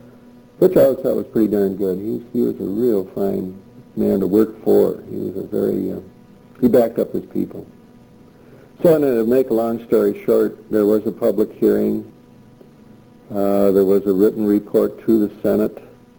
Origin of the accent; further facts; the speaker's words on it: New York, United States; And I suspect because I was from New York State, he wanted me to serve as his executive assistant